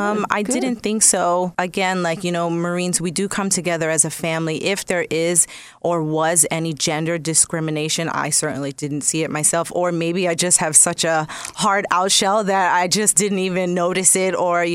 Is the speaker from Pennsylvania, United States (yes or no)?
no; Central Islip, New York, United States; also born or lived in Brentwood / Bayshore; I grew up, I moved around a lot as a kid, so I grew up everywhere in Central Islip, Brentwood, and Bayshore.